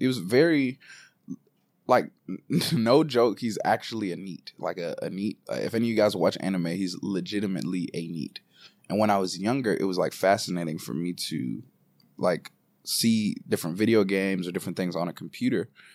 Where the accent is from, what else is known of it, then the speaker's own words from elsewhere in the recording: St. Thomas, U.S. Virgin Islands; So they're both from Dominica, and then I'm from St. Thomas specifically in the Virgin Islands.